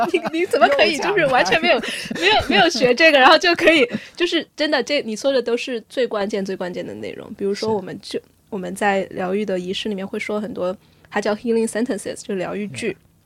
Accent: Sichuan, China; 比如说我四川人就说你是我老汉儿

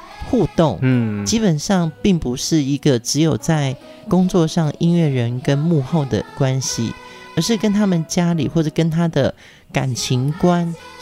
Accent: Pingtung County, Taiwan; 因为我自己是屏东出生长大的嘛

